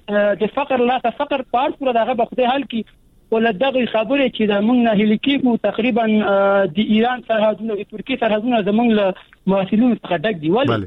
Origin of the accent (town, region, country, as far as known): Afghanistan